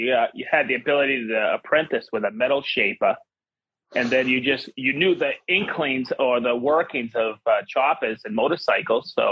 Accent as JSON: {"language": "English", "region": "Maine", "country": "United States", "tie": "born or raised there", "said": "Growing up in Maine, if you're not a woodworker, you're an outcast."}